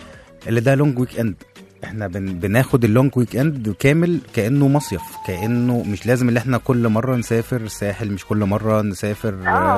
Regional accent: Morocco; انا مغربي

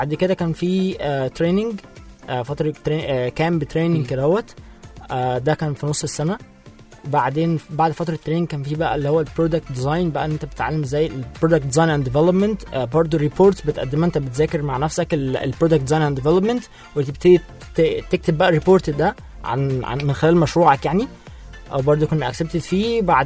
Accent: Egypt; عندنا في مصر

